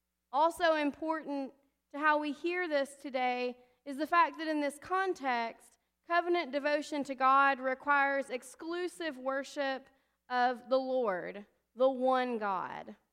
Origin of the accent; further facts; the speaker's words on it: Alabama, United States; most people who don't know me prior to St. Paul's would assume that because I'm from Alabama, where double names are a thing, that this has just been my whole life.